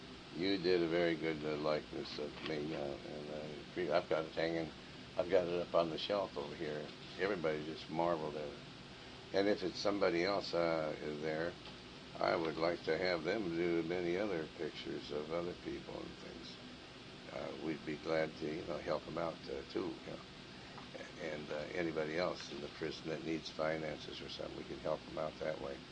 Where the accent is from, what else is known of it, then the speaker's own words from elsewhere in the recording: Billings, Montana, United States; also born or lived in Helena / Lewistown; Billings, Montana is one of my hometown. I've lived there in Helena and Lewistown, and Windham, Montana, where it's near Great Falls.